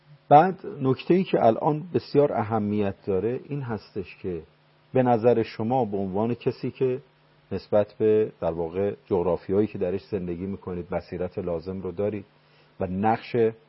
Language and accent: Persian; Iran; من به عنوان یک ایرانی بارها و بارها